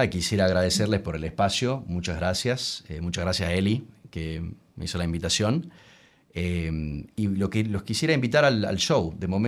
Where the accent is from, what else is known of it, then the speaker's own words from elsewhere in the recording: Salta, Argentina; Yo soy de Salta, del norte de Argentina, que uh-huh, tiene mucho folclore, que tiene las mejores empanadas de Argentina.